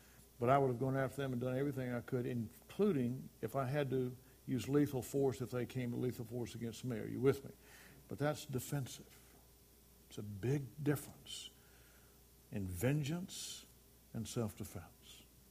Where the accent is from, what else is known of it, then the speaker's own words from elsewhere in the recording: the South, United States; born and raised in the South, when I came up, all my friends, we had a shotgun in one hand, a fishing rod in the other hand